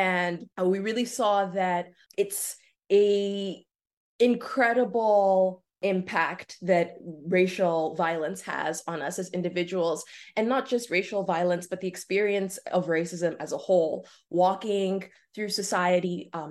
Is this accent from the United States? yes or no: no; South Africa; I was born and raised in South Africa by two freedom fighters